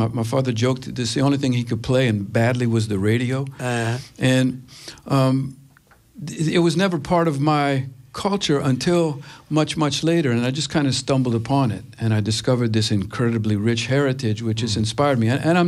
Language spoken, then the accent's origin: English; Scott, Louisiana, United States; They're all real nice, but no, I come from Scott.